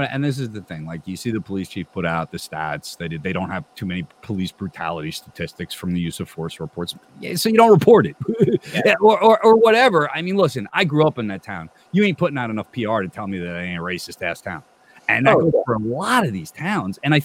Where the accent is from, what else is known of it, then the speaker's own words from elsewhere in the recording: Clark, New Jersey, United States; And then you have my hometown of Clark